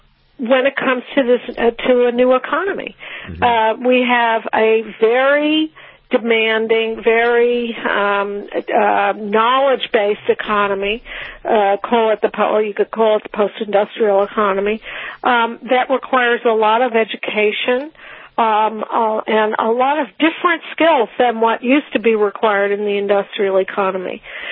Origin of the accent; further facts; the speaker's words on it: New York, United States; upstate New York is on my mind because I'm from New York